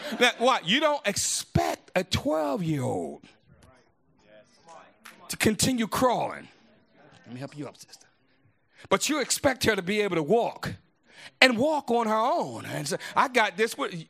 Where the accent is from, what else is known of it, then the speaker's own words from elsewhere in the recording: Baltimore, Maryland, United States; I'm from Baltimore, you see.